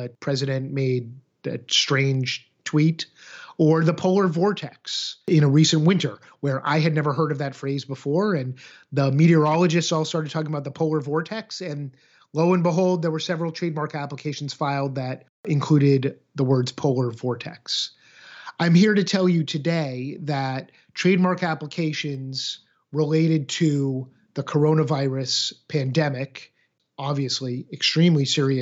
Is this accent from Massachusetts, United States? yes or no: yes; Boston, Massachusetts, United States; because I grew up in the Boston area, been to the Boston Marathon to watch it many times.